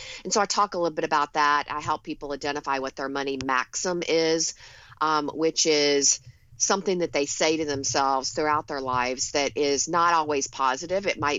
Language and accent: English; the South, United States; I grew up in the South. I live in Long Island in New York now, but go back to the South often.